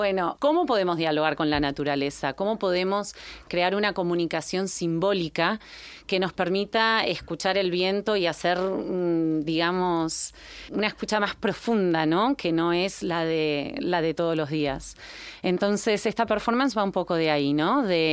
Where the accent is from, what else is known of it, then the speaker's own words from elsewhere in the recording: Buenos Aires, Argentina; now in Barcelona, Spain; soc artista visual, soc argentina, nascut a Buenos Aires i visc a Barcelona des de fa 15 anys.